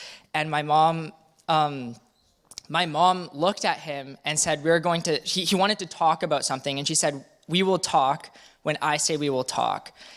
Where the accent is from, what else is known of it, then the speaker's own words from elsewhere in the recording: Terrace, British Columbia, Canada; now in Vancouver, Canada; I am not from Vancouver. I'm from Terrace, which is up north, and I come here for school.